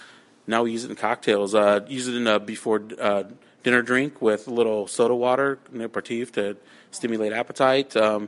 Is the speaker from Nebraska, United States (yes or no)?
yes; Nebraska, United States; I grew up in Nebraska in the country, and we used a ton of rhubarb.